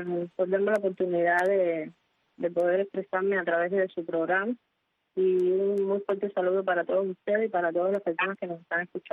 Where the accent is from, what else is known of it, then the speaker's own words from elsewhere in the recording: San Juan y Martínez, Pinar del Río, Cuba; Sí, yo soy del municipio de San Juan y Martínez, en la provincia de Pinar del Río.